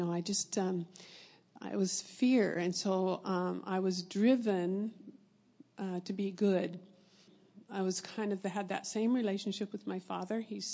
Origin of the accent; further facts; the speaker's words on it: Arizona, United States; And so my parents moved us the next year to Arizona. And I grew up in Arizona.